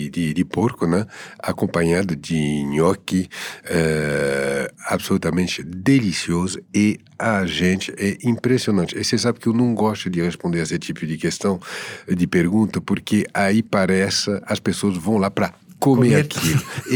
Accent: Paris, Île-de-France, France; Portuguese is a second language; moro no centro porque eu sou urbano. Eu não finge que eu sou urbano. Eu sou de Paris.

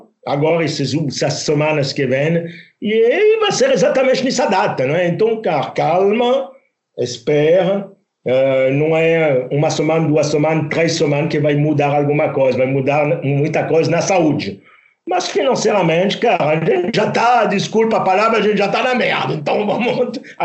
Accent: Roanne, Auvergne-Rhône-Alpes, France; born there; Portuguese is a second language; minha cidade natal, eu não vou falar mal da minha cidade natal

